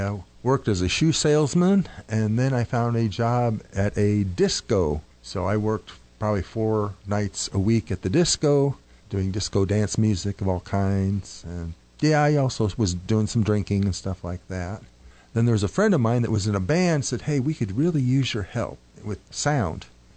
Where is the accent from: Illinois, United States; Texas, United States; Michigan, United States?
Illinois, United States; Chicago; born there; I was born in Chicago, lived there about a year and a hal